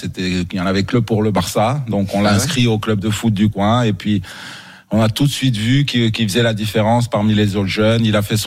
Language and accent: French; Rabat, Rabat-Salé-Kénitra, Morocco; Mais en tout cas, nous, on a bénéficié de ça au Maroc. Moi, j'ai grandi à Rabat.